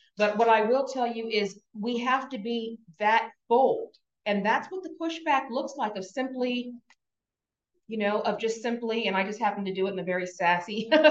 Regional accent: Texas, United States; born there; also born or lived in North Carolina; I was born in Texas, but we spent a lot of time here.

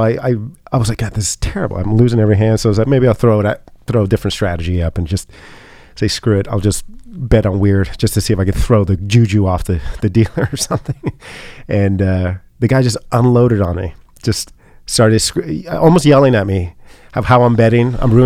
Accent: California, United States; I had no idea what clued him in that I was from California

